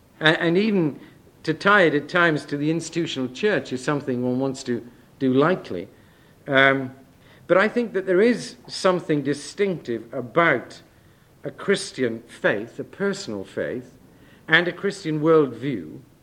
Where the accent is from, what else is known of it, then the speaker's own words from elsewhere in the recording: Wales, United Kingdom; I'm a Welshman as well, and I'm very human, and I just love a fight sometimes.